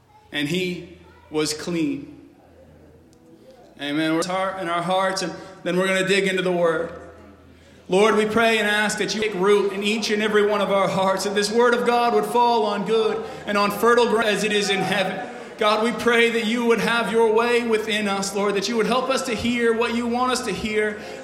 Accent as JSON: {"language": "English", "region": "New Brunswick", "country": "Canada", "tie": "born or raised there", "said": "So if my accent hasn't given it away yet, I'm not from here. I grew up in Canada in the frozen tundras of New Brunswick."}